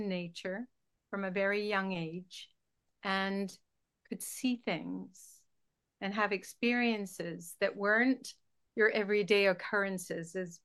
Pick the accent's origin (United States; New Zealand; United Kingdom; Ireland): United Kingdom; Glasgow, Scotland; I'm Scottish. I grew up in Glasgow, outside of Glasgow, in the country, more or less.